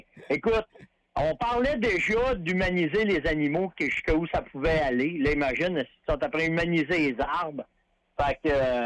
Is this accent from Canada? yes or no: yes; Terrebonne, Quebec, Canada; Parce que nous autres, on vient de Terrebonne.